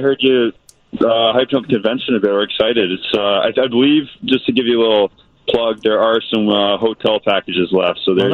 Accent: Columbus, Ohio, United States; And I got home to Columbus, my hometown, for a month or so right after the season to regroup a bit.

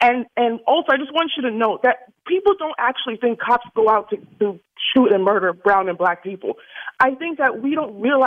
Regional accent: The Bronx, New York, United States; now in Delray Beach, United States; I'm originally from the Bronx. I am Delray Beach now.

